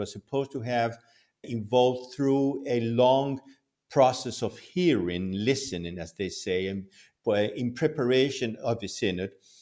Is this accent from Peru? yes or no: yes; Peru; born there; English is a second language; also born or lived in England; I was born in Peru, so I'm Peruvian born. I also have a Spanish citizenship. As you can see, my English is quite fluent because I studied school in England.